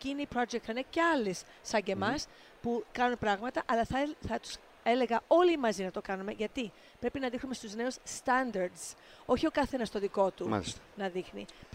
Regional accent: New York City, New York, United States; γιατί εγώ μεγάλωσα στη Νέα Υόρκη

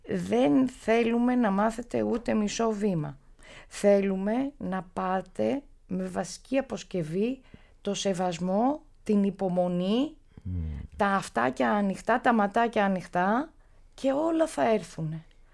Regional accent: Athens, Attica, Greece; κι ας είμαι από το Παγκράτη, ενώ είμαι στη Σαμαρίνα.

